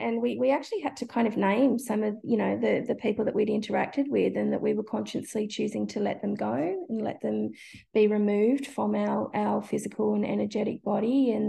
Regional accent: Tasmania, Australia; because I grew up in Tasmania

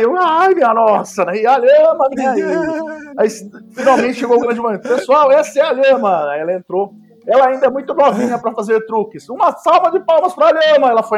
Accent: Águas de Lindóia, São Paulo, Brazil; eu venho de cidade do interior, eu cresci em Águas de Lindóia

